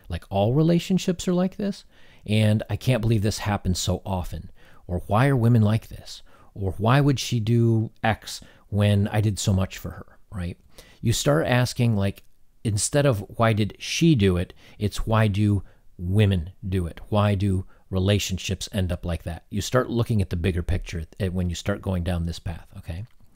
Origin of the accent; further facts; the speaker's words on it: United States; Now, I've heard people pronounce it differently, but you know, I'm an American